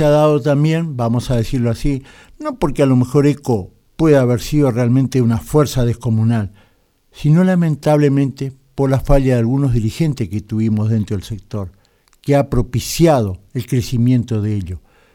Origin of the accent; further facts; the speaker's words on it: Buenos Aires, Argentina; yo fui criado en Buenos Aires hasta la edad de 15 años. Yo estudiaba, había terminado la primaria, estaba en la Escuela Técnica de Benavides, en la zona norte allá de la zona del Partido Escobar